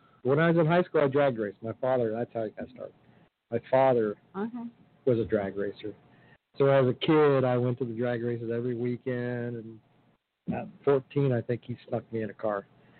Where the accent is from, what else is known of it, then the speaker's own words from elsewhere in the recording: Texas, United States; now in Las Vegas, United States; I say I'm a Texan, but I was only there for a year. But every time I drive through, I say, I'm a Texan.